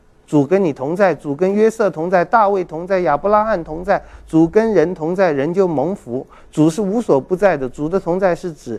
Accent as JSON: {"language": "Chinese", "country": "China", "said": "用我们中国人讲的话，你要生一个龙子"}